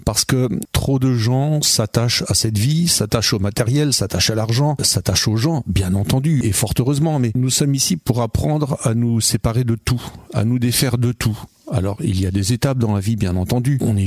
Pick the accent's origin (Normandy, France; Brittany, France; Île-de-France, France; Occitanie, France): Normandy, France; Alençon; donc je suis issu d'Alençon, j'ai toujours vécu dans la région